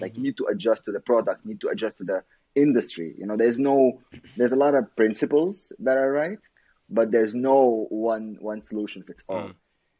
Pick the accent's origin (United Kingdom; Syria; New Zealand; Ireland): Syria; now in Germany; because I came from Syria. I came to Germany in 2013, so I had to support my family.